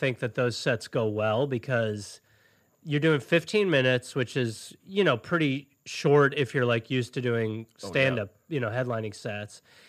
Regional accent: Wisconsin, United States; Yeah, I was raised in Wisconsin.

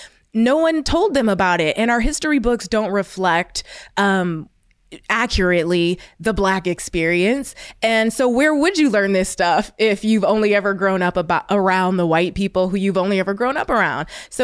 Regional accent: Ohio, United States; Like, I'm from Ohio, and I went to an all-white school.

